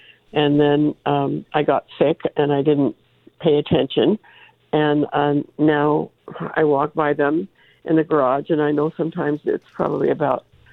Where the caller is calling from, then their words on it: Placerville, California, United States; also born or lived in San Diego; I'm calling you from Placerville, California, again.